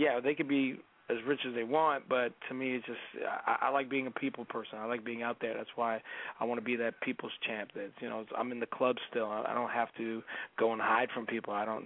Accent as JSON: {"language": "English", "country": "Canada", "said": "being a Canadian recording artist sometimes is a lot of different challenges that you got to go through."}